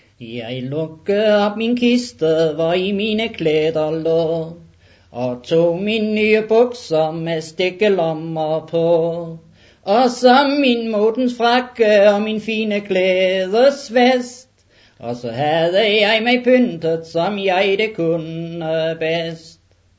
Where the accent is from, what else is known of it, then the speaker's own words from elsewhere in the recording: Stevning, Region of Southern Denmark, Denmark; Jeg stammer fra Als.